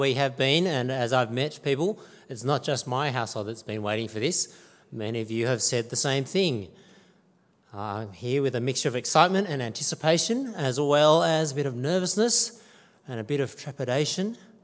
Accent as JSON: {"language": "English", "town": "Sydney", "region": "New South Wales", "country": "Australia", "tie": "born or raised there", "also_born_or_lived": "Cairo", "said": "Is it that my dad was born in Indonesia and my mum's from China? I was born and raised in Sydney. Is it that Joe and I lived in Cairo in the Middle East for a year?"}